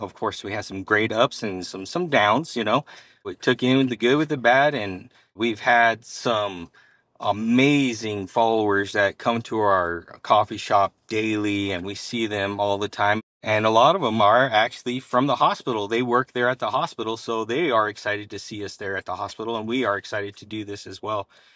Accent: New Mexico, United States; And we grew up in New Mexico. We grew up just south of Farmington, moved to Farmington after I got out of the military, and this is our home. And we're glad to say we are New Mexicans here in the Four Corners area.

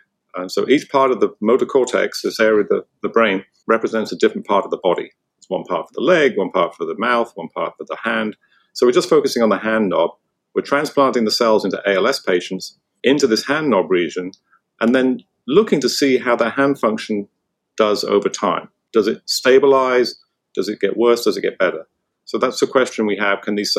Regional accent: United Kingdom; because I'm British and I'm always more cautious.

